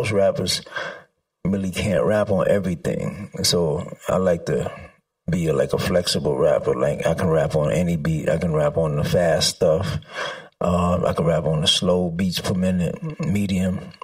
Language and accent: English; Bronx, New York, United States; Well, I grew up in the Bronx, basically, rapping.